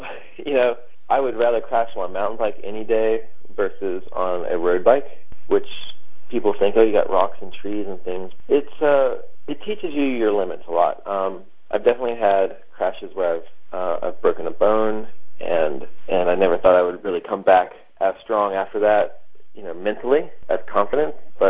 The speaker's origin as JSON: {"language": "English", "region": "Florida", "country": "United States", "tie": "born or raised there", "said": "where I grew up in Florida, I lived there 18 years, drove from the time I was 16."}